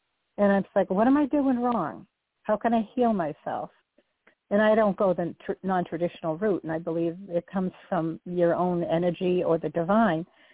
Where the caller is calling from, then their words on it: Boston, Massachusetts, United States; Hi, Nicole. … from Boston.